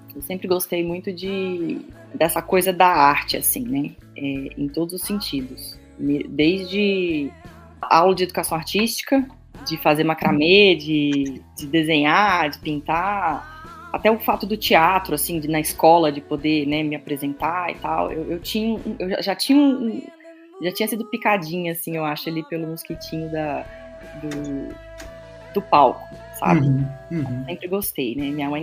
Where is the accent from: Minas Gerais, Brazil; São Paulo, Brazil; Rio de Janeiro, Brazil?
Minas Gerais, Brazil; Contagem; que eu sou mineira, né, sou lá de Contagem